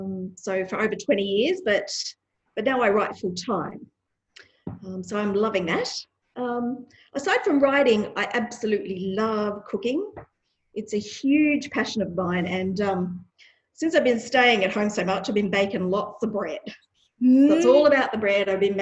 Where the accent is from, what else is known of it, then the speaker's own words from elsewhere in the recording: Australia; I'm an Australian author of historical romance